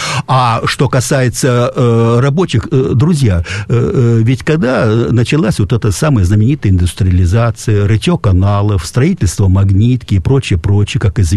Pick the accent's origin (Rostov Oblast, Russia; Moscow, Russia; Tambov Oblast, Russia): Tambov Oblast, Russia; born there; я родился в Тамбовской области, и отец мой из крестьян.